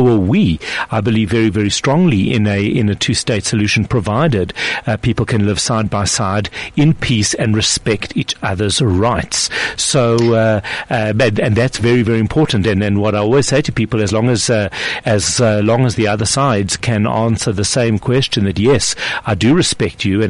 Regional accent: South Africa; I do identify very, very strongly as being a South African, and I am very proud in many ways of being South African.

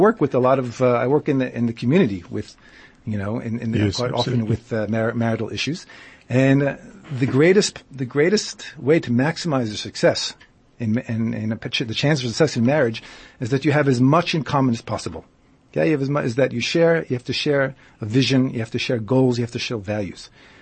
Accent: United States; I know for a fact I come from America originally

